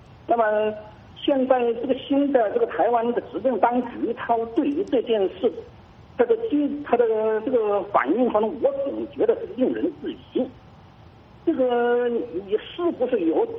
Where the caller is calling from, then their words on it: Hubei, China; 我不是河北的，我是湖北的。